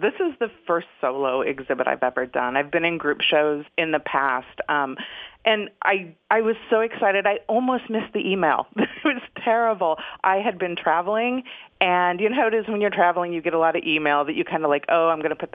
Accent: Illinois, United States; born there; moved away as an adult; also born or lived in California; I am not from Delaware. I was actually born in Illinois, but I moved to California when I was 18, and I lived there for over 35 years, which I'm told makes me a native of California.

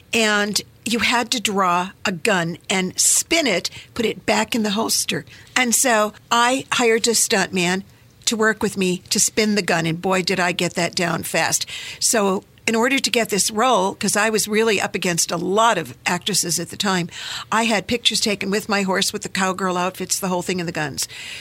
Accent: Indiana, United States; So I grew up here in Indiana, and I became Junior Miss Indiana and then Miss Indiana.

